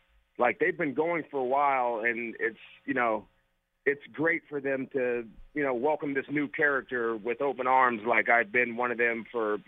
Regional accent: San Francisco, California, United States; I'm a Niner fan, and it's hard because when I'm around Raider fans and they hear my name, like, oh yeah, you're one of us. Slow down. I like the Raiders, but I grew up buying Candlestick.

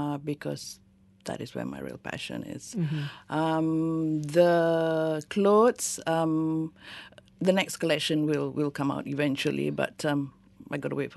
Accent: Kuala Lumpur, Malaysia; And they ask me, where are you from and where is your jewelry? And when I say Kuala Lumpur, they say, oh, that's so far away.

